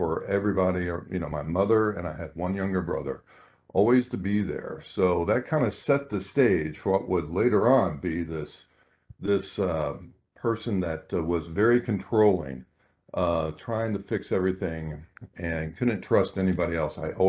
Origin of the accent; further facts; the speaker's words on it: Louisville, Kentucky, United States; moved away; I'm from the Midwest, Louisville, Kentucky, as … mentioned. Came up in a household of strong values.